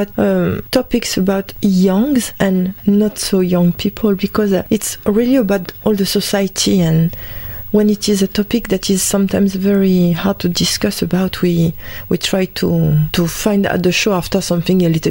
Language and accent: English; New Caledonia; English is a second language; some people can hear I've got an accent. I'm French. Not from France, I'm sorry, not from Paris or Lyon. I'm from New Caledonia, just a tiny island in the South Pacific.